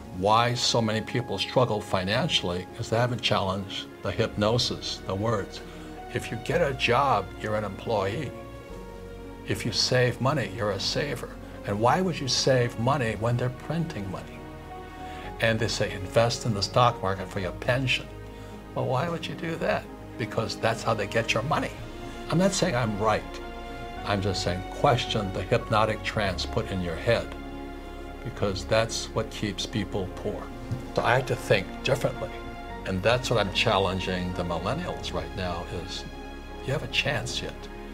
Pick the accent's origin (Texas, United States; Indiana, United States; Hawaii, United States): Hawaii, United States; You know, when I was 9 years old, growing up in Hawaii, I asked my rich dad to be my teacher